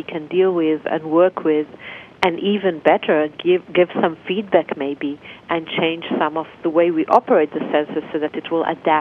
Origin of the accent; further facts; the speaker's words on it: Israel; English is a second language; now in Calgary, Canada; Oh, I come from Israel. It is it's quite far away, like 5,000 miles or so.